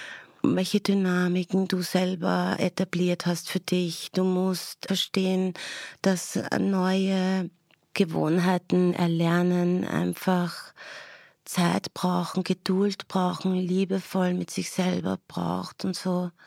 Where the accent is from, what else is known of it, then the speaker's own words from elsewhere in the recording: Austria; weil bei uns in Österreich dass immer noch ein bisschen wie ein Stiefkind behandelt wird